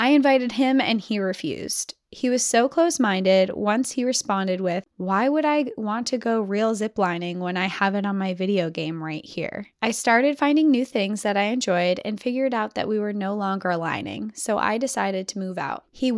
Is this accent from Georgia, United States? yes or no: yes; Georgia, United States; also born or lived in Colorado; I was born in Colorado, where both sides of our family would come together in the mountains for picnics and a dip in the river, but that was it. I was raised in Georgia